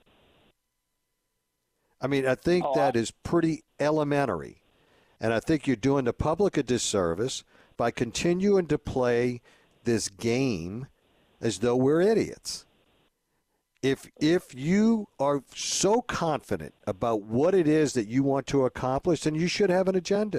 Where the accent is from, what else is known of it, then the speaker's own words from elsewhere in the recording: Los Angeles, California, United States; born there; Yes, I was born in Hollywood at St. Anne's Hospital there.